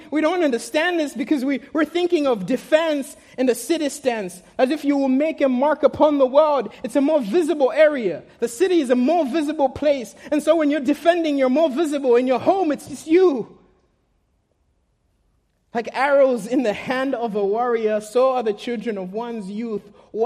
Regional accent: United Kingdom; I'm from the British side of the English.

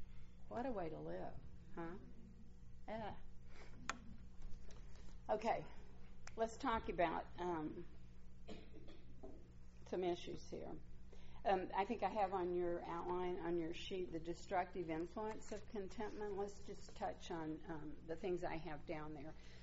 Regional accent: Mississippi, United States; now in Los Angeles, United States; I grew up in Mississippi. Some of you told me you hear that in my voice still. Although at least you can understand what I'm saying now. That wasn't true the first summer I was in L.A.

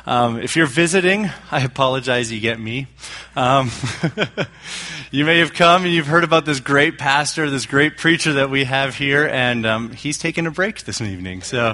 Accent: Canada; because I'm Canadian and I'm really hot and I'm dreaming of Christmas when it's going to be colder a little bit.

